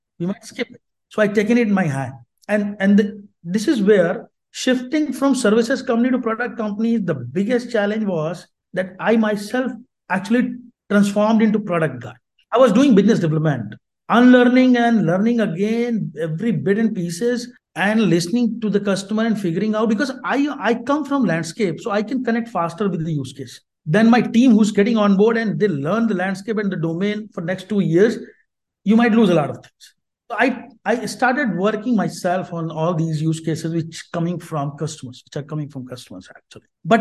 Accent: Noida, Uttar Pradesh, India; set up their quality engineering lab right here in Noida. That's my hometown.

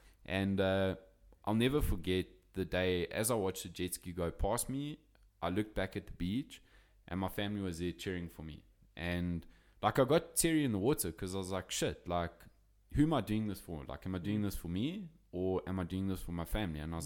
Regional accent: Johannesburg, Gauteng, South Africa; obviously you heard I'm from Joburg.

